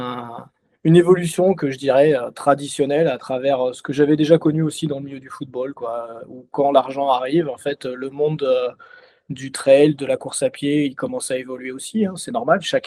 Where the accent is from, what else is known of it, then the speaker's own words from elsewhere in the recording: Dijon, Bourgogne-Franche-Comté, France; je suis originaire de Dijon et je travaille à Dijon.